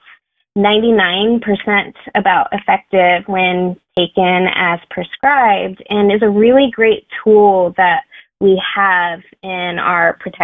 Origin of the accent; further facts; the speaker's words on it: Tacoma, Washington, United States; So I'm actually from Tacoma. I went to high school here. I was born at Tacoma General.